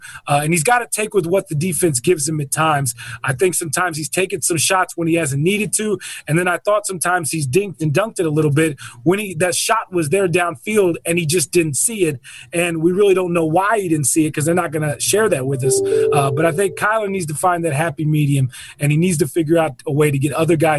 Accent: Houston, Texas, United States; Born and raised in Houston, man.

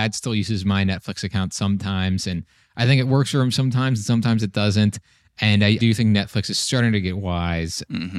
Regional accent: Kansas City, United States; Kansas City is where I'm originally from. I'm from the Kansas City area.

